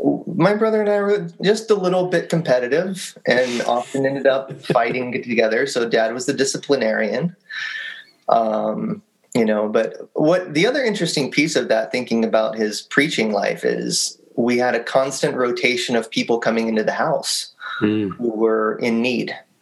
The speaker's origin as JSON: {"language": "English", "town": "Atlanta", "region": "Georgia", "country": "United States", "tie": "born or raised there", "also_born_or_lived": "Alabama", "said": "grew up around Atlanta, Georgia. Okay. Actually, I'm a Southern boy. And always lived in the South. I was born in Alabama, but we lived most of my childhood and teenage years in Atlanta."}